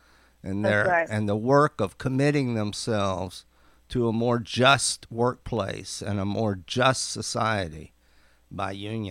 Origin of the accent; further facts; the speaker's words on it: Obion, Tennessee, United States; also born or lived in Missouri; I'm originally from Obion, Tennessee, a little town that used to have 1,500 people in it.